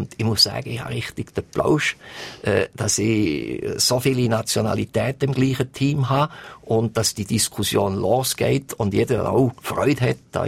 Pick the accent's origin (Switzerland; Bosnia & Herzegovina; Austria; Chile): Switzerland; als Schweizer